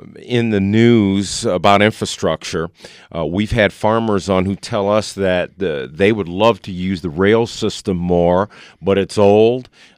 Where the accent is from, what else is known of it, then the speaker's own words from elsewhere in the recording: Detroit, Michigan, United States; also born or lived in New York; I grew up in New York, was raised in Detroit. I'm used to using mass transit.